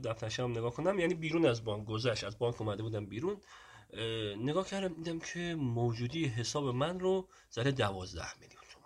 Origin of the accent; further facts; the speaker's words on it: Sabzevar, Razavi Khorasan, Iran; سبزوار شهر خودمون بود